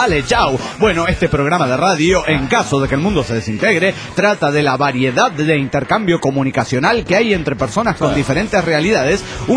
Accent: San Luis, Argentina; soy de San Luis, Argentina

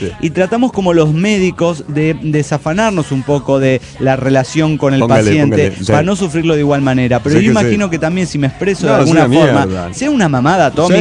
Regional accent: Tierra del Fuego, Argentina; de Tierra del Fuego, Argentina.

